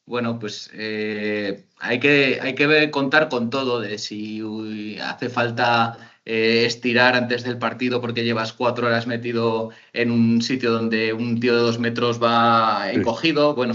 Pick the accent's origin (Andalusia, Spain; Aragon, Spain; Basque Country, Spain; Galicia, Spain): Aragon, Spain; Barbastro; yo estaba en mi pueblo, en Barbastro, que soy de allí, he estado entrenando allí los primeros años